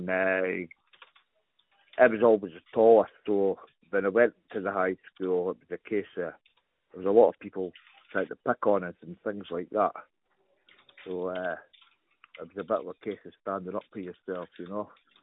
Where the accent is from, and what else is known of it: Dundee, Scotland, United Kingdom; born or raised there